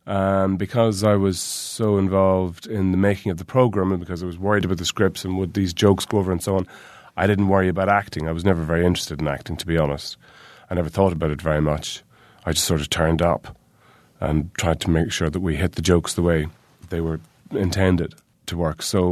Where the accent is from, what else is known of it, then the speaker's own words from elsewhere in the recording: Ireland; Well, I grew up in Ireland in the 70s, so these were unreconstructed times.